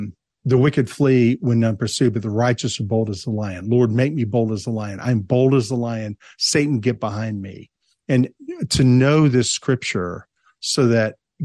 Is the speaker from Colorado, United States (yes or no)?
no; Tennessee, United States; growing up in Tennessee, chewing tobacco, skull was just the rage.